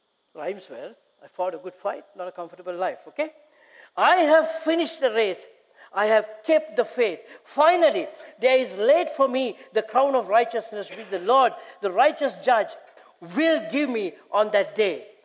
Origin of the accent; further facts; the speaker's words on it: Sri Lanka; accent: Sri Lankan; English is a second language; See, I talk Sri Lankan. Okay, some of you might find it difficult to understand my accent.